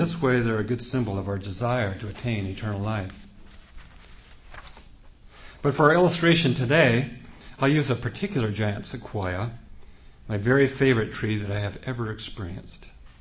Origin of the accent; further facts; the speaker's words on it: California, United States; which are native to my home state of California.